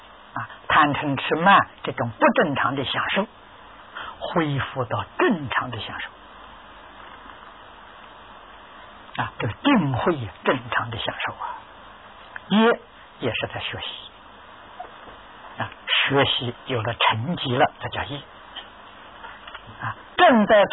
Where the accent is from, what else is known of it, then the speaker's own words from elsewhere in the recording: China; 我们中国人讲七情啊，财色名食睡五欲